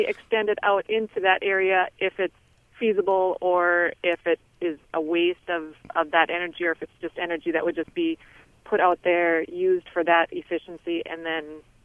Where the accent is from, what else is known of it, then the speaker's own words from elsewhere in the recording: Duluth, Minnesota, United States; now in Sioux Falls, United States; Well, we come from Duluth, Minnesota, down to Sioux Falls, and we didn't have air conditioning, of course, in Duluth